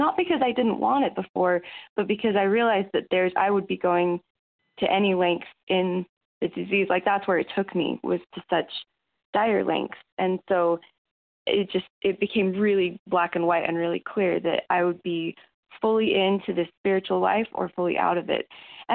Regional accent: Utah, United States; from Utah.

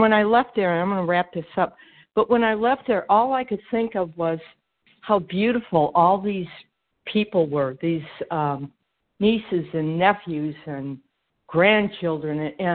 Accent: Georgia, United States; from Georgia, and I'm a gratefully amazed recovered compulsive eater

